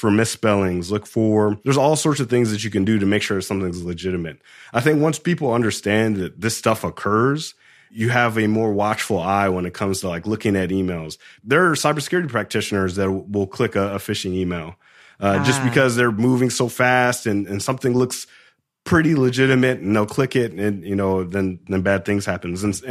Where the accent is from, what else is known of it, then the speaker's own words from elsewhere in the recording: Atlanta, Georgia, United States; I come from Atlanta. He comes from Baltimore.